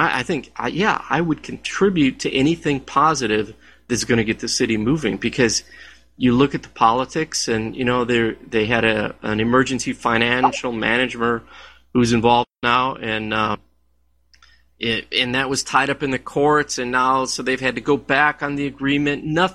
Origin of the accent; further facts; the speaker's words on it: Detroit, Michigan, United States; I grew up in Detroit. In the 1960s, Detroit had a population of close to 2 million people, and now it's around 700,000.